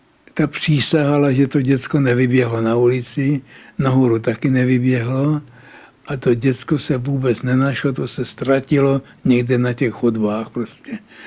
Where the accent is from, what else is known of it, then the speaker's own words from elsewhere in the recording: Prague, Czechia; born there; Já jsem se narodil v Benátské ulici, to je v Podskalí, a tam jsme bydleli asi 4 roky v takovém pochmurném domě.